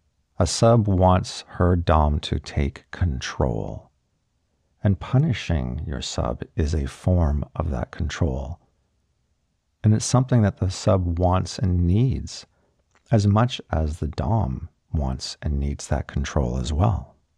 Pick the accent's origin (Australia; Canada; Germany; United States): Canada; By saying please is not only polite because I'm Canadian